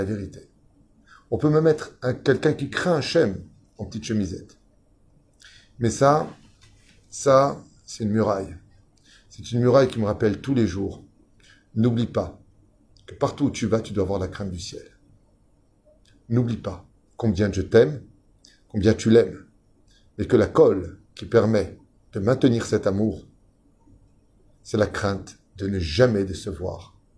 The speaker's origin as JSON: {"language": "French", "town": "Tunis", "region": "Tunis Governorate", "country": "Tunisia", "said": "Et on vient de Tunis, on n'avait pas l'habitude d'avoir les chapeaux"}